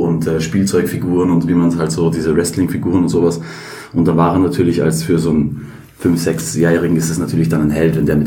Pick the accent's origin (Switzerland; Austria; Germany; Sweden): Austria; Vienna; Nein, ich bin in Wien geboren, aufgewachsen und auch zur Schule gegangen.